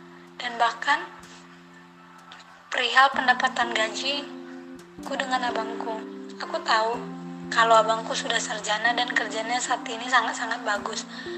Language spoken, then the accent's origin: Indonesian; Medan, North Sumatra, Indonesia; asal aku dari Medan.